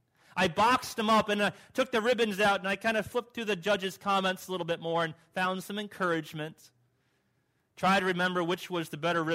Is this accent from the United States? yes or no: yes; United States; born there; I'm an American. I'm born in America, not just moved. I have the real passport. I was born in America. Made in the USA.